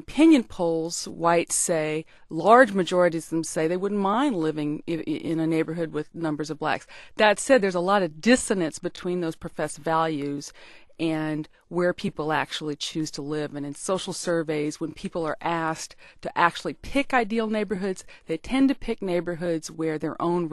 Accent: the South, United States; Actually, the South, ironically to some people, not to me as a Southerner, is doing better than some of the regions.

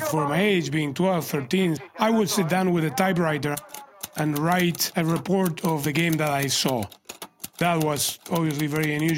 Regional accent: Buenos Aires, Argentina; I grew up in Buenos Aires, Argentina.

